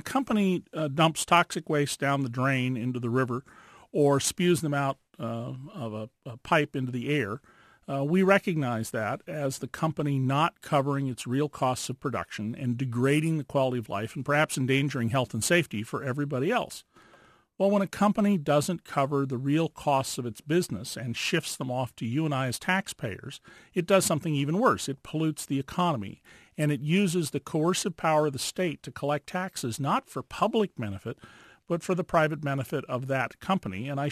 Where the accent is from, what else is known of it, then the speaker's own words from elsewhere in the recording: Santa Cruz, California, United States; when I was a boy growing up in Santa Cruz back in the 60s